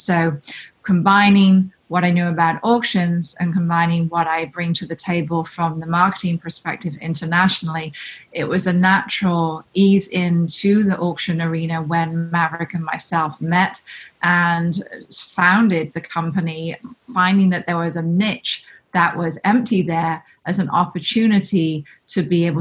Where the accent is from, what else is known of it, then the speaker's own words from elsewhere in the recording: England, United Kingdom; Having come from Europe, I grew up in England